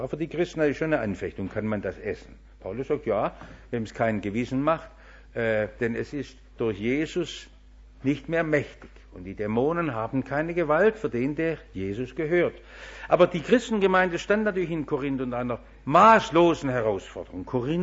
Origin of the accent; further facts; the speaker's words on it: Baden-Württemberg, Germany; Das ist mir noch als Schwabe hängen geblieben.